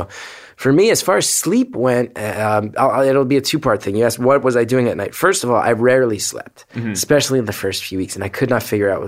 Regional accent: Northeast, United States; I grew up in the Northeast, very liberal.

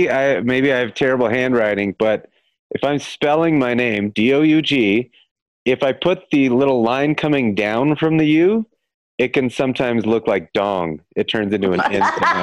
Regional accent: Dallas, Texas, United States; I would come across, that there was like a … that played for the Dallas Mavericks, and I grew up in Dallas.

